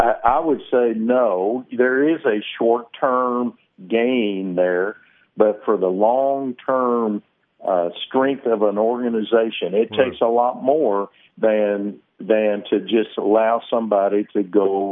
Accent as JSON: {"language": "English", "region": "Texas", "country": "United States", "said": "I'm from Texas, so it's hot down here"}